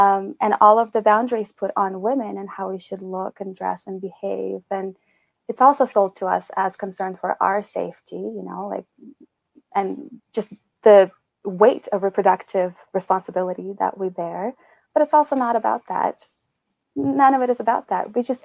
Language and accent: English; Uzbekistan; I grew up in Uzbekistan, so half of my family are Muslims, and the other half of my family are Russian Orthodox.